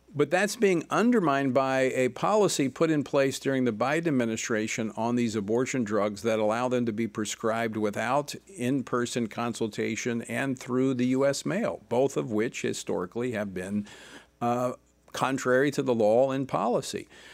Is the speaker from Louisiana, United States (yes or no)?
yes; Louisiana, United States; Joining us now to discuss this is Senator Bill Cassidy from my home state of Louisiana.